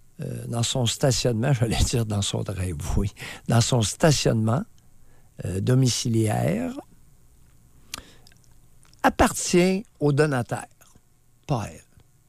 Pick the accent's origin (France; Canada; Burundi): Canada; Quebec; On n'est pas des anglophones. On est des Canadiens français avec des caractéristiques.